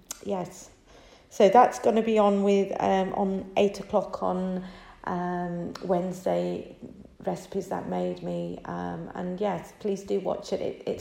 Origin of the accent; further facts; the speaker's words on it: Skipton, Yorkshire and the Humber, United Kingdom; I'm actually British born. I was born and brought up in Skipton, so I am a Skiptonian lass.